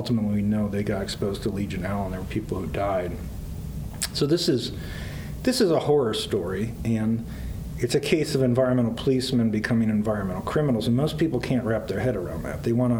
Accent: Buffalo, New York, United States; Originally, I'm from Buffalo, New York area, but now I'm a professor at Virginia Tech.

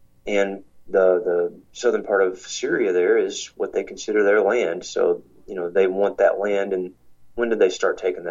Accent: Ireland; And October is a very important month for me as an Irishman.

